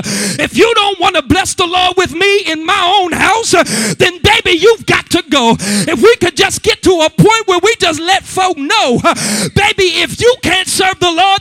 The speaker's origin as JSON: {"language": "English", "country": "United States", "tie": "born or raised there", "said": "I know growing up in the Homewood community, my mama used to make me get up and go to church"}